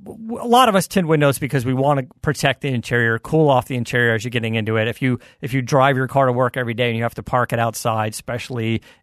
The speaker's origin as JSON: {"language": "English", "region": "Arizona", "country": "United States", "tie": "born or raised there", "said": "I grew up in Arizona, so I would, there was a guy in my neighborhood back when I was a kid would roll around town with a Lamborghini Countach."}